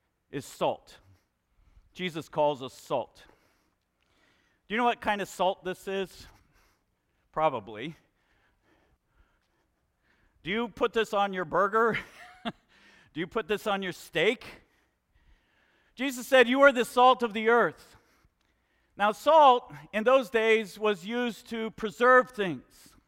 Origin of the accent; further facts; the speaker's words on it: Colombia; But growing up in Colombia, South America, and especially we were in the mountains, the foothills of the Andes Mountains